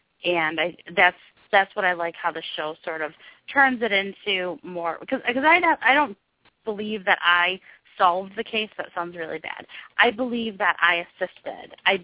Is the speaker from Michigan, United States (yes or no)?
yes; Livonia, Michigan, United States; And now I'm from the Livonia, Michigan area.